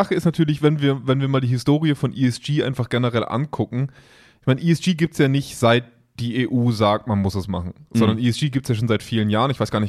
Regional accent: Germany; Und ich bin so als Deutscher, als Mitteleuropäer ja immer so in diesem Zwiespalt zwischen freie Wirtschaft

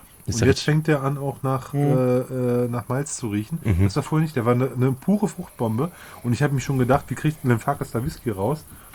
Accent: Northern Germany, Germany; Also da habe ich schon schlechteren Korn in Norddeutschland getrunken, wo ich herkomme

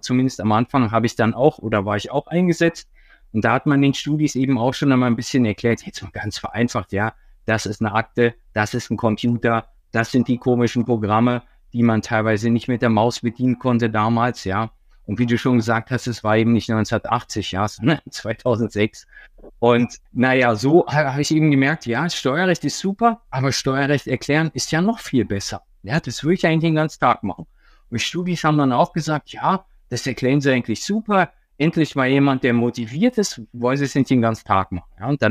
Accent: Berlin, Germany; ich komme ursprünglich schon immer aus Berlin

